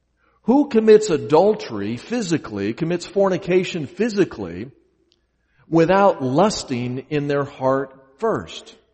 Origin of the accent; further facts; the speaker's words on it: Chicago, Illinois, United States; Now, I grew up in Chicago, so I had to read this in a book